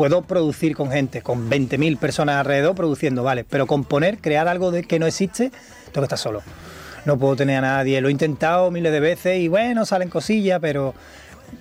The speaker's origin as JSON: {"language": "Spanish", "town": "Jerez", "region": "Andalusia", "country": "Spain", "said": "canté en mi tierra, en la Plaza de Toros de Jerez. Yo nunca he vendido tickets en mi casa, en mi tierra, en Jerez."}